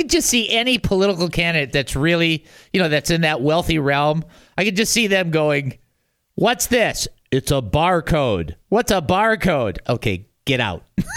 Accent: Detroit, Michigan, United States; I'm from Detroit just like you are. No, you're not. And they don't talk that way. We talk hockey.

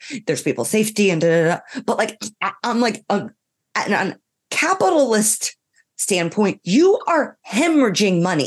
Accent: Ireland; I'm from Ireland. I can't do this.

